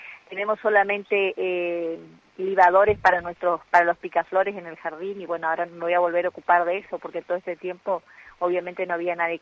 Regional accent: Puerto Iguazú, Misiones, Argentina; Que somos de Misiones y más de Iguazú, que tenemos mucho verde alrededor

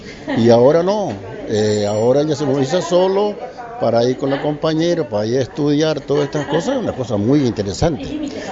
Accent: Campo Viera, Misiones, Argentina; nosotros como gente de colonia, nosotros somos la colonia, somos de Campo Viera y todo

